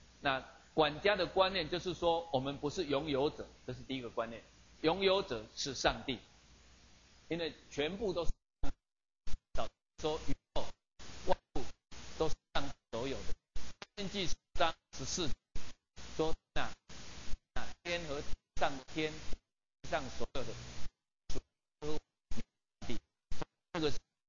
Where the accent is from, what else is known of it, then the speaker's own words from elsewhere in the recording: Taiwan; 那这个对我们台湾人很新的